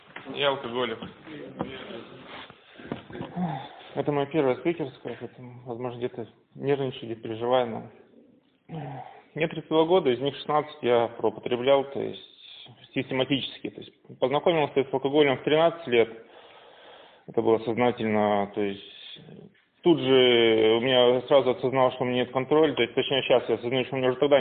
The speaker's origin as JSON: {"language": "Russian", "country": "Kazakhstan", "tie": "born or raised there", "said": "я родился в Казахстане в конце 90-х, начало 2000-х, моя юность проходила"}